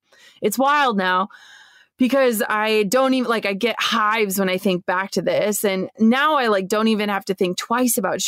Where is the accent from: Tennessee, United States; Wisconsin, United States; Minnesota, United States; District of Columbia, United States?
Minnesota, United States; born or raised there